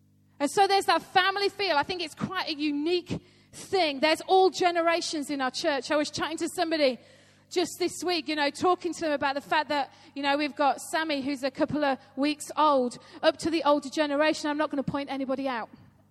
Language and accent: English; Yorkshire and the Humber, United Kingdom; I'm a Yorkshire lass.